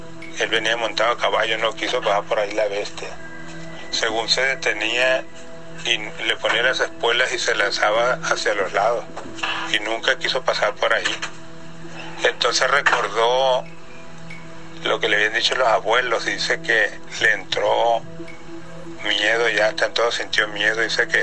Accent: Guasave, Sinaloa, Mexico; Soy de Guasave.

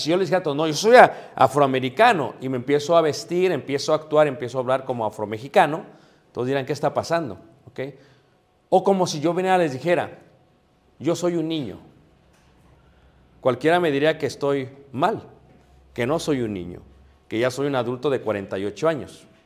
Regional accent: Mexico; Yo soy latino, mestizo, soy mexicano. No la puedo rechazar. Yo soy de 48 años

